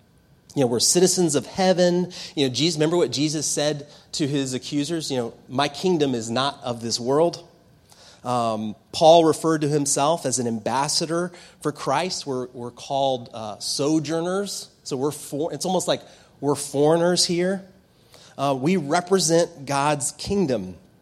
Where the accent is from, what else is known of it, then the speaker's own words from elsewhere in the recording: United States; as growing up in the United States, I don't know how good I have it, really.